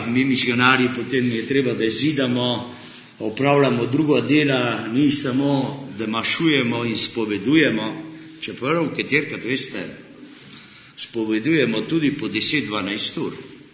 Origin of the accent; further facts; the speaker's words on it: Argentina; moved away as an adult; also born or lived in Ljubljana, Slovenia; now in Slovenia; Sem Slovenc, to je sigurno. Rodil sem se v Argentini, ker oče pa mati sta šla po vojni v Argentino. Študiral sem 20 let v Argentini do mature, potem sem prišel v Ljubljano